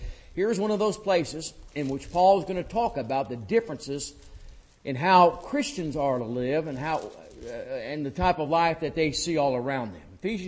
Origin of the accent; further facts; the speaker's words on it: Rantoul, Illinois, United States; there was a fellow I grew up with back in Rantoul.